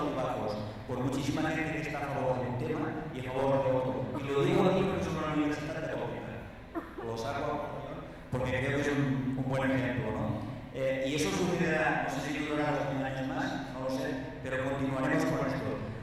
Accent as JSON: {"language": "Spanish", "country": "Spain", "said": "Naturalmente, yo vengo de España, yo Canadá no por tanto."}